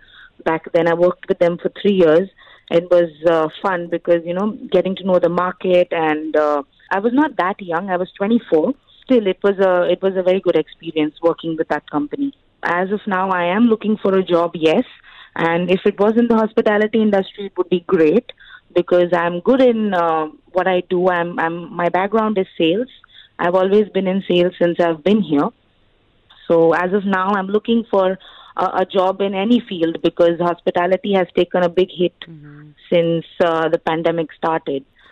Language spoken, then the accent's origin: English; India; Although I'm an Indian, sometimes people do think that I have a weird accent, probably a regional accent.